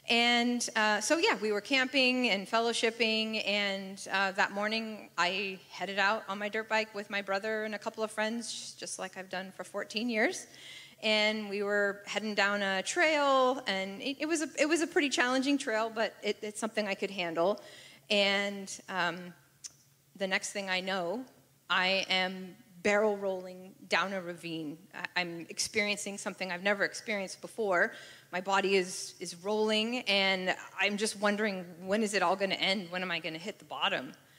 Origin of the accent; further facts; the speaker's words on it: San Jose, California, United States; I grew up here in San Jose, and I grew up in a Christian home